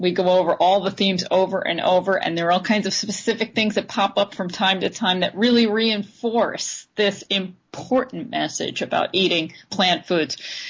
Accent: New York, United States; also born or lived in California; I live in New York right now and I'm from New York, but I was living in California for about 9 years

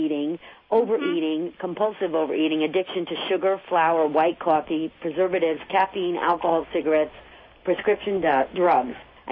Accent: New York, United States; Oh, well, that's my hometown.

